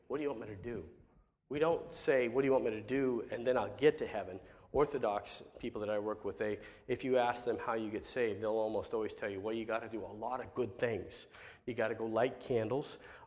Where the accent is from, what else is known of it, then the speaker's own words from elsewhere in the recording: United States; somebody like me who's, you know, I grew up in America, but somebody from their own nation coming to them